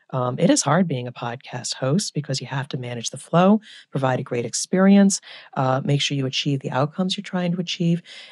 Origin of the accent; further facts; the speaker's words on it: New Jersey, United States; born there; accent: Jersey; Well, I'm a Jersey girl by nature. I was born in New Jersey, so you might pick up a little bit of a Jersey accent here and there.